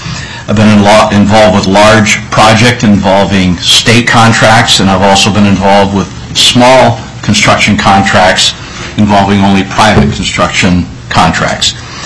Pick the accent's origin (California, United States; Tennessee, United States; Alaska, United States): Alaska, United States; I was born and raised in Alaska. I graduated from high school and then the University of Alaska in Fairbanks.